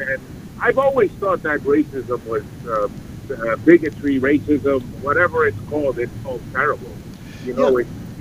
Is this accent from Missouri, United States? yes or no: no; New York, United States; He said it no sooner than I said that I was from New York.